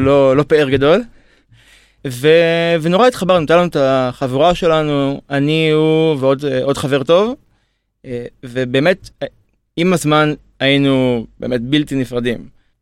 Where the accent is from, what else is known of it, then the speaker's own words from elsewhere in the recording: Ma'alot, Northern District, Israel; now in Nahariya, Israel; אני עובד פה בתל אביב. אוקיי. אני במקור ממעלות, עכשיו גר בנהריה.